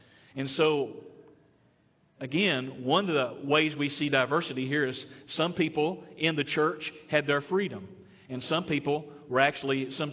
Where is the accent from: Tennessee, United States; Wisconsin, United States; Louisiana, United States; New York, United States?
Tennessee, United States; they always think I'm from Texas. And I say, I'm not from Texas. I'm from Tennessee.